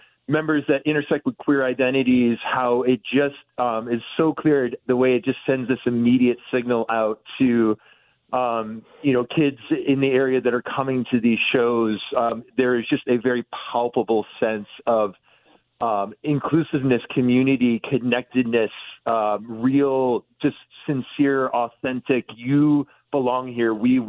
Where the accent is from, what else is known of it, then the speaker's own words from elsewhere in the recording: New York, United States; I grew up in the Hudson Valley. I'm a longtime listener.